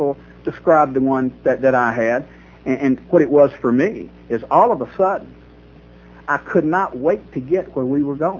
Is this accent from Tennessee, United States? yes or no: yes; Tennessee, United States; I was a freshman in college at Middle Tennessee State University in Murfreesboro, Tennessee. I grew up in Middle Tennessee.